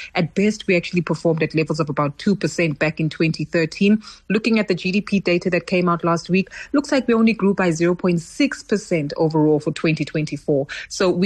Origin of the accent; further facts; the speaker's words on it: South Africa; but even us as South African citizens